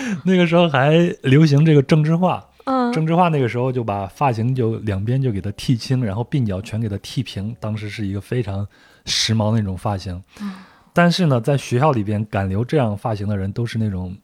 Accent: Henan, China; 我发现我们河南话啊，就是我老家的话

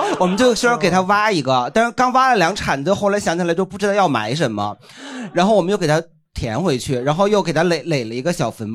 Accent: Tangshan, Hebei, China; 河北唐山。

